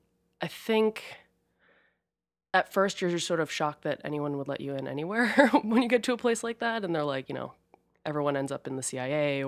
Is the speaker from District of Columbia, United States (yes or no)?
no; New Jersey, United States; I grew up in outside of Princeton.